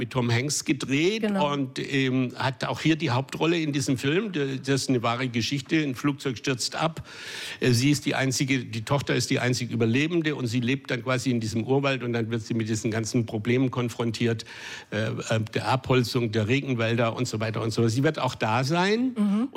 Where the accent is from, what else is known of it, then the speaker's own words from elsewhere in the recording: Swabia, Germany; Und ich bin ja Schwabe, ich muss dann schon wohin gehen, wo man weniger zahlt für nichts essen als mehr.